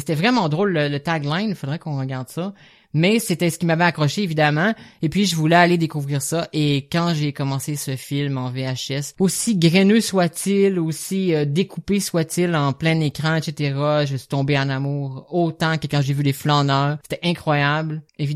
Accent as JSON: {"language": "French", "town": "Saguenay", "region": "Quebec", "country": "Canada", "said": "je viens du Saguenay, donc là-bas, t'avais peu de films qui s'y rendaient, parce que ça devait être traduit"}